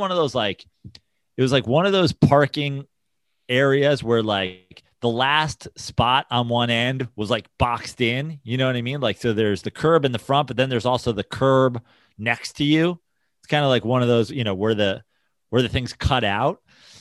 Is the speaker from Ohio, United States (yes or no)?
yes; Ohio, United States; Ohio people just sit in the room until somebody goes, Ohio sucks. And then they go, how dare you? I will stab you to death. We have chili.